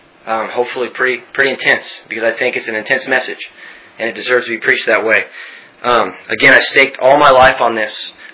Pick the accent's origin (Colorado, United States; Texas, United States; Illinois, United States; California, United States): Texas, United States; I'm from Texas. That helps.